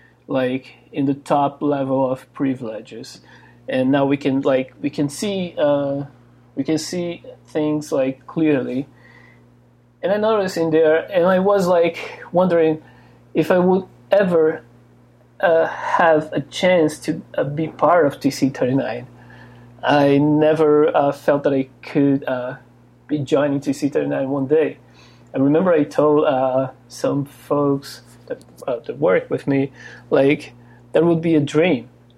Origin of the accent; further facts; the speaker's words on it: Brazil; moved away as an adult; now in United States; since I moved to the US, I'm from Brazil. Since I moved to the US a couple years ago